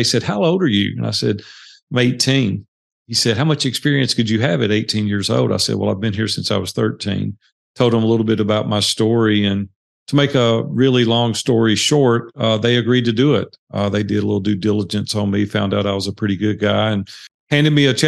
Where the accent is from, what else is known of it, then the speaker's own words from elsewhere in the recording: Nashville, Tennessee, United States; I grew up in Nashville, Tennessee, came from a very poor family.